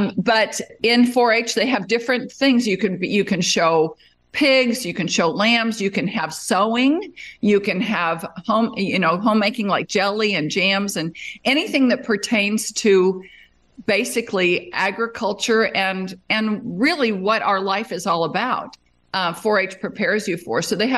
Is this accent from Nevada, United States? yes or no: yes; Las Vegas, Nevada, United States; Well, I grew up in Las Vegas, which ironically at the time was not such a rodeo capital, but it has it is now because it hosts the National Finals Rodeo